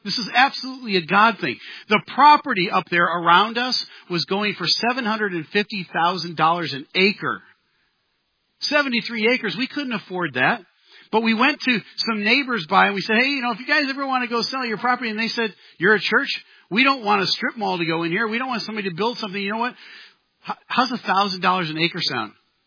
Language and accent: English; Midwest, United States; Now, I don't know if this is a Midwest term or not. I grew up in the Midwest.